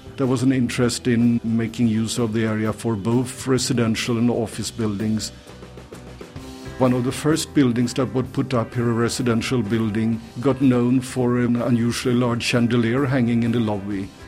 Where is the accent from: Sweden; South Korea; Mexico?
Sweden; now in Crystal City, United States; I'm a resident in Crystal City, one of the Virginia suburbs. I'm originally from Sweden.